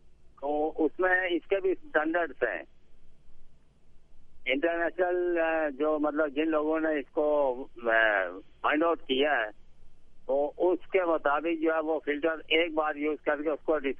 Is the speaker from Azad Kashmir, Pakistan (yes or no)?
yes; Azad Kashmir, Pakistan; now in Karachi, Pakistan; ہمارا تعلق آزاد کشمیر سے ہے